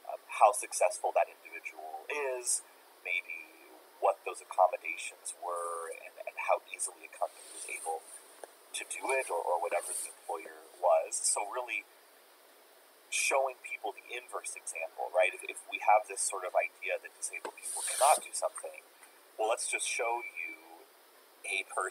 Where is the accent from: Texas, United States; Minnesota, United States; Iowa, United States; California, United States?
Iowa, United States; An example of that from, you know, my home state is M's Coffee in Independence, Iowa.